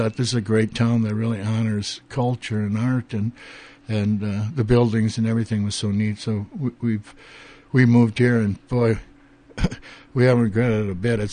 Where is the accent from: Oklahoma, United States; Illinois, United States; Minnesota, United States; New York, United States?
Minnesota, United States; Winona; now in California, United States; and I knew about Northfield because my sister went to St. Olaf, and I grew up in Winona and would come up and visit her.